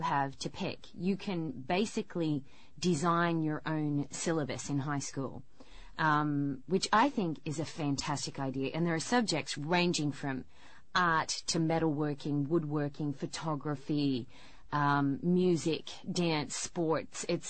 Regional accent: Australia; I grew up in Australia.

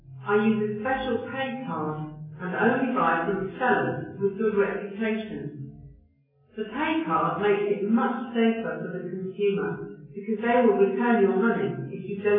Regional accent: China; moved away as an adult; now in United States; I came from China, and even in college, all we have to do in the club is to be a good listener.

